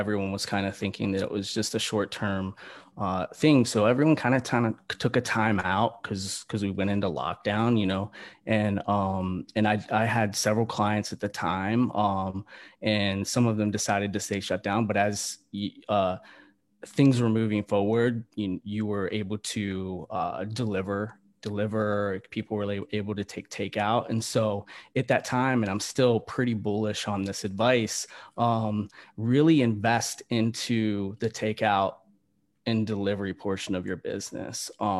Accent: East Coast, United States; I grew up on the East Coast and moved to a beach town

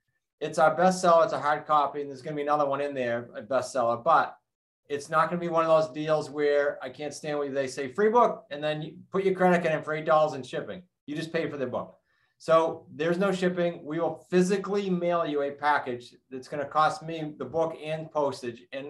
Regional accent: New England, United States; accent: New England; if you don't mind dealing with my New England accent

